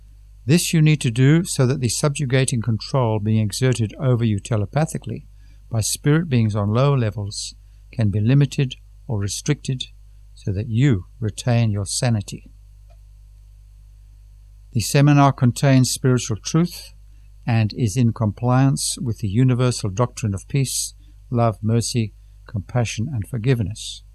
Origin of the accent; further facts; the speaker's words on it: Tanzania; Greetings … from Tanzania.